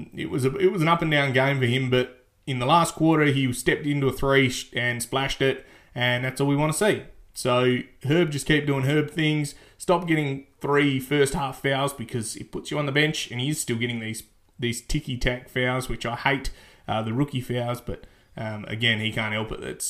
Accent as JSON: {"language": "English", "country": "Australia", "said": "he's an Australian and I'm an Australian, so that makes us best friends."}